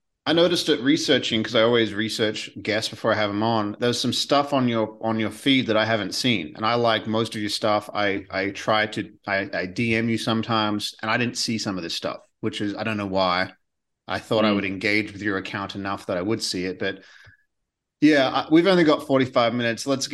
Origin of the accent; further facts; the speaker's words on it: Australia; I'm Australian.